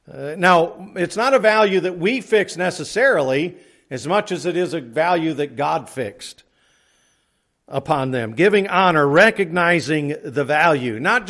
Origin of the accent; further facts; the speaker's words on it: Pennsylvania, United States; I was raised in Pennsylvania.